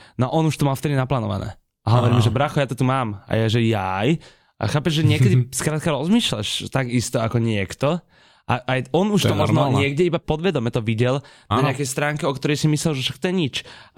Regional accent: Bratislava, Bratislava Region, Slovakia; Ja som odtiaľto z Bratislavy a to, čo vy robíte pre tú kultúru v Bratislave, je pre mňa ako rodeného Bratislavčana neuveriteľné.

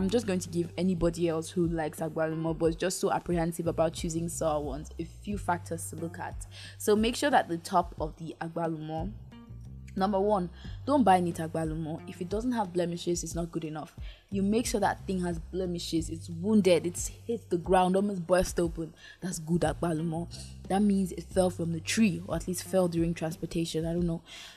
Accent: Uyo, Akwa Ibom, Nigeria; now in Abuja, Nigeria; I live in Abuja, but I was born in Akwa Ibom State. And in Akwa Ibom State in Uyo, where I was born, where I used to live like my younger years

